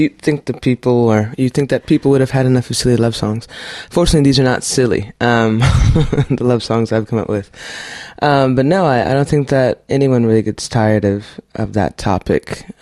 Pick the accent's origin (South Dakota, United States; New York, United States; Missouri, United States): Missouri, United States; Kansas City; Growing up in Kansas City, Missouri, I was listening to a great deal of artists